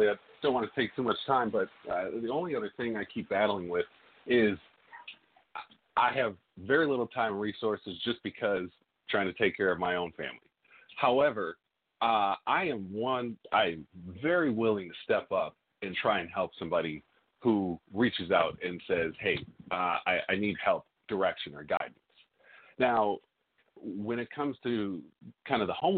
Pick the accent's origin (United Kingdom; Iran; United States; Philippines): United States; St. Paul, Minnesota; And I grew up in Frogtown through the 90s, where prostitution and drug dealing and crime was right outside my corner.